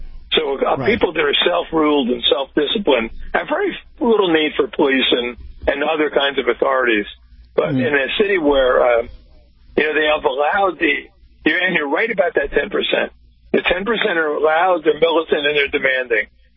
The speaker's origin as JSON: {"language": "English", "town": "Newark", "region": "New Jersey", "country": "United States", "tie": "born or raised there", "said": "and I grew up in Newark, New Jersey, and although it's a little more dysfunctional than most"}